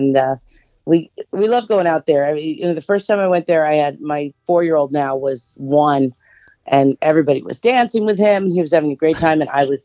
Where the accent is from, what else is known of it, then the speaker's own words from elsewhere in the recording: Boston, Massachusetts, United States; born there; also born or lived in New York; And I was born in Boston. I moved around a lot, ended up back in Massachusetts for high school and college, then went out to New York for about 8 years as well.